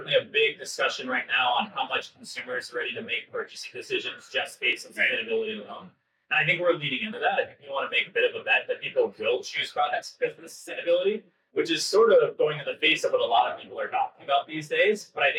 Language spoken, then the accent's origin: English; Portland, Maine, United States; I grew up in Portland, Maine, as you talked about.